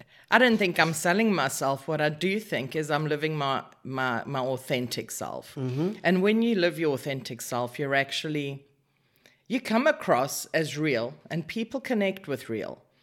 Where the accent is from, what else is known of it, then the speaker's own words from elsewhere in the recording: Newcastle, KwaZulu-Natal, South Africa; also born or lived in Durban; now in Cyprus; I was, like you said, correctly, born and raised in South Africa.